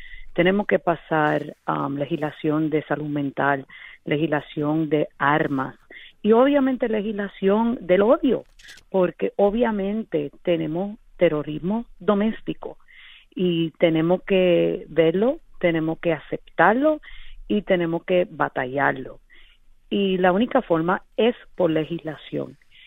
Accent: New York, United States; me imagino que hay uno en español, pero como me crié aquí en Nueva York

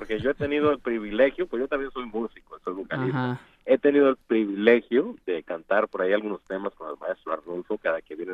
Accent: Zamora, Michoacán, Mexico; now in Laredo; Aquí en Laredo, nosotros, yo también soy de Michoacán, ¿verdad? Soy de Zamora.

